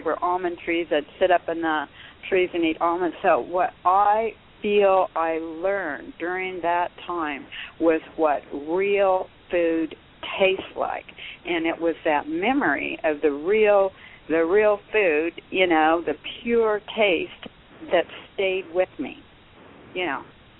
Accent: California, United States; And I grew up in the San Joaquin Valley, which probably isn't the culinary destination of the world. But I lived in these small towns, usually on the outskirts of the town.

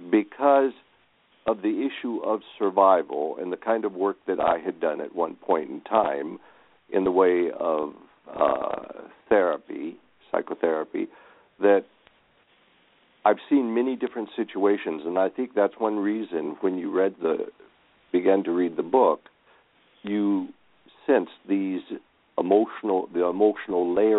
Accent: West Coast, United States; I was born and reared on the West Coast, but also our family had land back in the South. So I, in a sense, went back and forth between here and the South.

